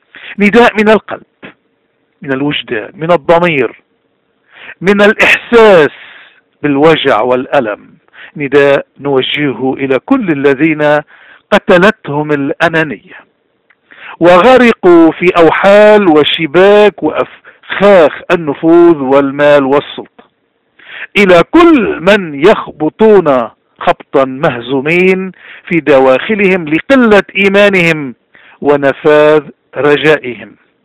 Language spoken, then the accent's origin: Arabic; Lebanon; تسلحنا به كلبنانيين منذ 7000 سنة ولازلنا